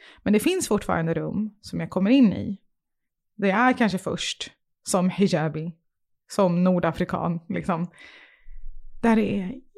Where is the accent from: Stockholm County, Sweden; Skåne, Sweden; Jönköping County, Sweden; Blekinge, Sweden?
Stockholm County, Sweden; Stockholm; i och med min uppväxt på Södermalm så har jag alltid varit konstig.